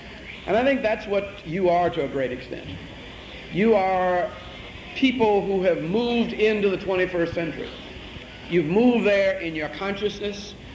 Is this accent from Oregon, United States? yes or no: no; New Orleans, Louisiana, United States; And I like that, because I grew up in New Orleans.